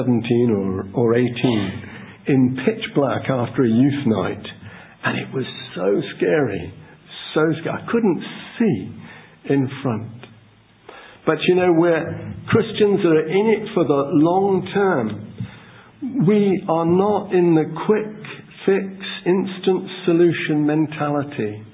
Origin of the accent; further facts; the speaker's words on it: Plymouth, South West England, United Kingdom; When we were young, Mary and I, growing up in Plymouth